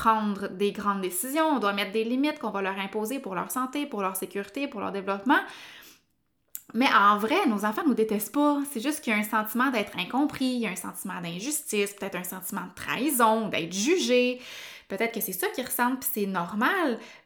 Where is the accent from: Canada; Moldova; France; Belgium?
Canada; Sherbrooke, Quebec; C'est une entreprise de mon patelin, donc de Sherbrooke.